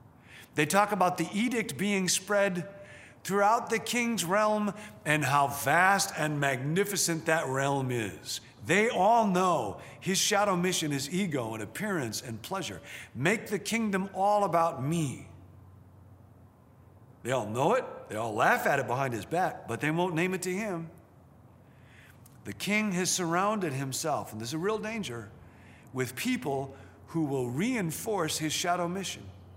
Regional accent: Rockford, Illinois, United States; I had spoken someplace in my hometown, Rockford, Illinois, and the local newspaper did an article about it.

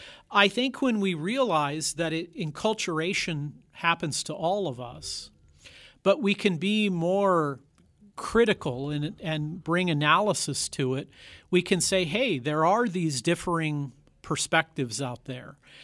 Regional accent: United States; I'm an American. I have a particular background that I'm exposed to.

